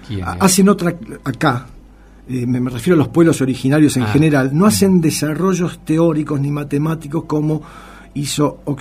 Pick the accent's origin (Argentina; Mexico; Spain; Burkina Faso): Argentina; ¿quiénes somos los argentinos?